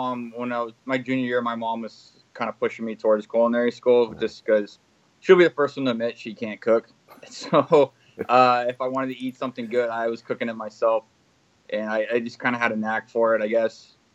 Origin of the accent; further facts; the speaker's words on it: Sugar Land, Texas, United States; No, I grew up in Houston. Well, okay. Sugar Land, a suburb of Houston.